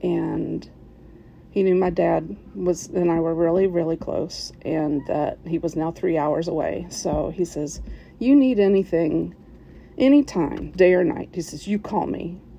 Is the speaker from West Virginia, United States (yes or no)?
yes; West Virginia, United States; now in Cincinnati, United States; But I moved here and I didn't know a soul. And compared to where I grew up in West Virginia, you know, Cincinnati is a pretty big town. And my accent's mostly gone